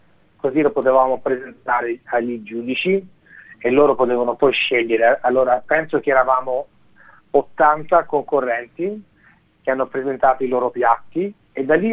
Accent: Abruzzo, Italy; lei è abruzzese, io sono abruzzese, allora la finale era una finale abruzzese

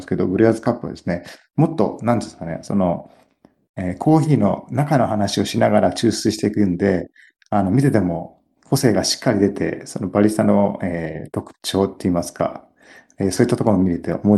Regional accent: El Salvador; Japanese is a second language; moved away as an adult; also born or lived in Melbourne, Australia; 以前はですね、故郷のエルサバドルで、現地の先生、英語と科学の先生を、3年やってました。

